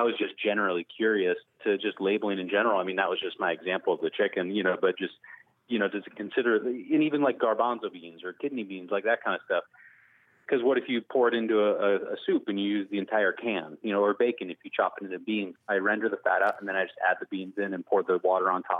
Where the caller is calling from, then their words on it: Fresno, California, United States; from Fresno, California.